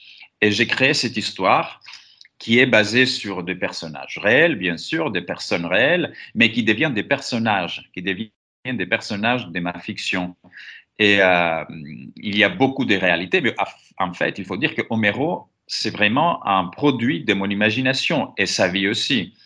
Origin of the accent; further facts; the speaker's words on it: Greece; moved away as an adult; now in France; je me sens chez moi en France, parce que je vis en France, et en Grèce aussi, parce que j'ai grandi, j'ai travaillé les 30 premières années de ma vie en Grèce.